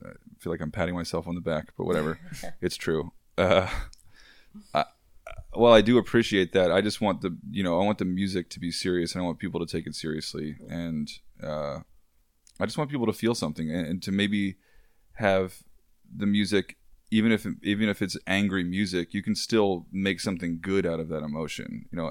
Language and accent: English; Waldorf, Maryland, United States; also born or lived in Silver Spring; now in Baltimore, United States; I'm from Waldorf, and then I moved to Silver Spring after my parents got divorced. Okay. And then I went to UMBC, and I've been in Baltimore